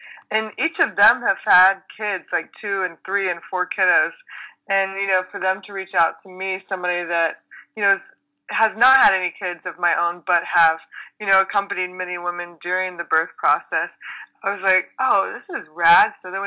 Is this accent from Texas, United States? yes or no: yes; Texas, United States; I grew up in Texas, so my high school experience was very much that of Friday Night Lights.